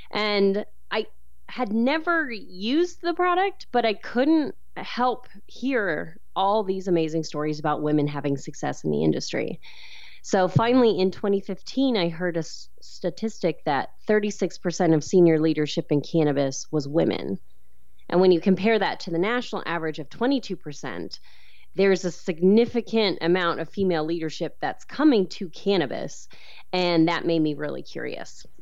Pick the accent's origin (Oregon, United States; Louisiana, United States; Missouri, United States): Oregon, United States; also born or lived in Bay Area, United States / New York City, United States; I grew up in Oregon. I went to the University of Oregon for college. I lived in the Bay Area, New York City.